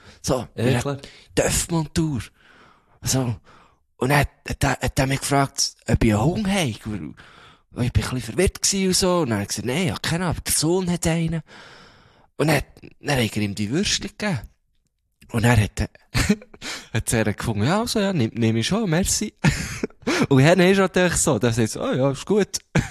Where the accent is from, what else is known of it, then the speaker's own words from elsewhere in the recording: Bern, Switzerland; wo kommst du denn da her? Und dann so, ja, von Bern und so